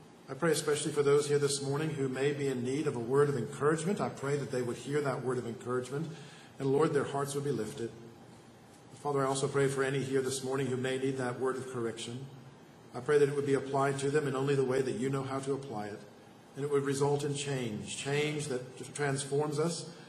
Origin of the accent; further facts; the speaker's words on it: Toronto, Ontario, Canada; growing up in Toronto, that we did is, we'll surprise you, we played ice hockey. Toronto is actually known as hockey town because it is such a big thing.